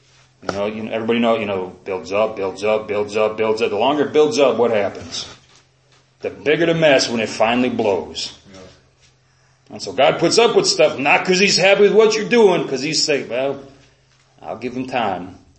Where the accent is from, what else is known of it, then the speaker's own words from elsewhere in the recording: Chicago, Illinois, United States; I grew up in Chicago, and as a kid, the word we used was faggot.